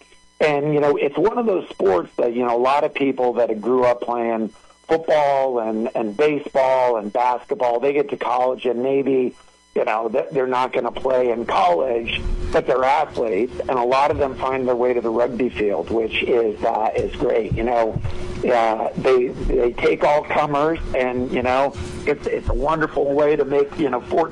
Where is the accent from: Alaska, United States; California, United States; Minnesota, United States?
California, United States; San Jose; I grew up in San Jose, California, and there was a large Pacific Islander community there.